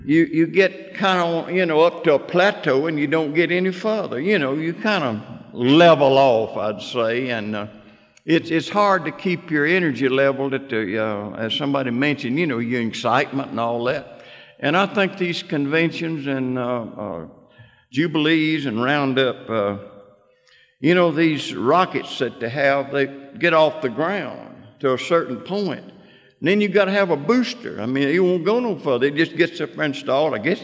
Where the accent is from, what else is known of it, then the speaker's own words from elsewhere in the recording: Mississippi, United States; I was born out in Calhoun County in the hills of Mississippi in March the 22nd, 1927.